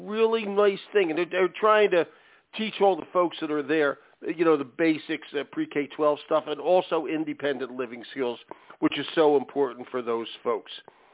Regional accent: Philadelphia, Pennsylvania, United States; I'm from Philadelphia, the better end of the state. What can I tell you? Home of the Eagles.

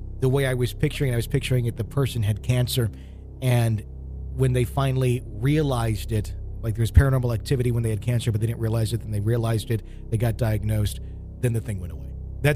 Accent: Virginia, United States; I grew up in Northern Virginia and have spent most of my life in the woods hunting.

